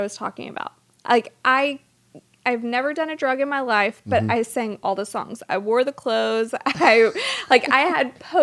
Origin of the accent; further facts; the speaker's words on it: Louisiana, United States; Yeah, I'm Cajun.